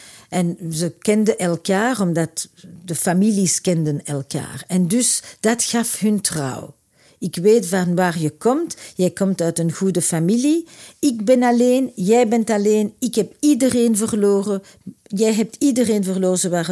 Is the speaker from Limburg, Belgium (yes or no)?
no; Antwerp, Belgium; now in Brussels, Belgium; En ik, nu zit ik in Brussel, maar ik kom uit Antwerpen.